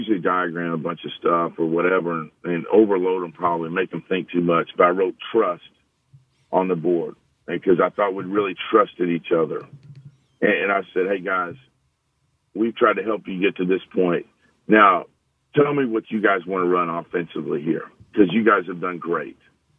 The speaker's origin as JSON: {"language": "English", "region": "Oklahoma", "country": "United States", "tie": "born or raised there", "said": "Growing up in Oklahoma, you see tornadoes and stuff, and so it's always kind of stuck with me."}